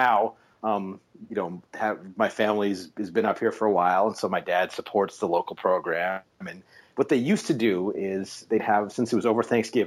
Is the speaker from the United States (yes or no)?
yes; Alaska, United States; So I live in, and I grew up in Alaska